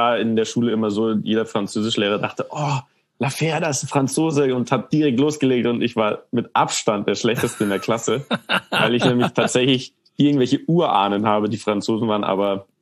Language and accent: German; Munich, Bavaria, Germany; ich bin in München aufgewachsen